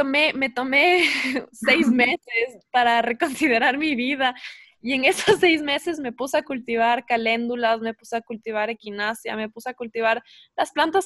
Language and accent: Spanish; Quito, Pichincha, Ecuador; Y creciendo, yo vivía en Quito y el único pedazo de tierra que teníamos, digámoslo así, uh-huh. era un pedacito de jardín chiquito en la terraza, en la azotea.